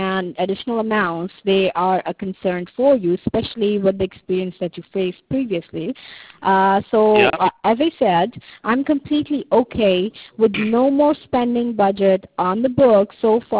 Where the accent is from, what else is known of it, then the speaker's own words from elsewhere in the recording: India; I am from India.